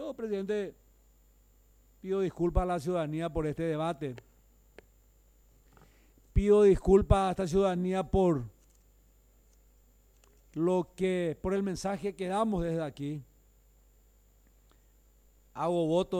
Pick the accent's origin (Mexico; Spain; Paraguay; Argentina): Paraguay; a mí me causa vergüenza como legislador paraguayo y también me da pena como ciudadano